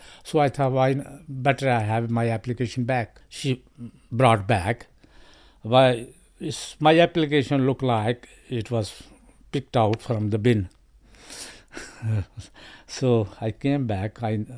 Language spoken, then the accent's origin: English; Pakistan; moved away as an adult; I'm from Pakistan. I was working as a electrician there, and when I came here, I came in Ryfield first